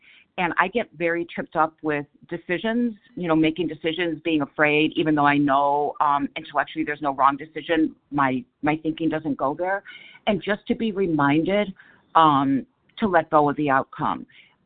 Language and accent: English; Chicago, Illinois, United States; So anyways, I'm from Chicago, and with that, I'll pass.